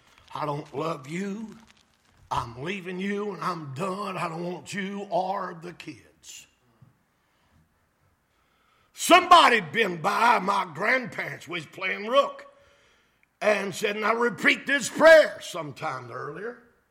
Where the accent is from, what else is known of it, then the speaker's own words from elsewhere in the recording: Kentucky, United States; Remember, I'm from Kentucky, so please give me a little slack.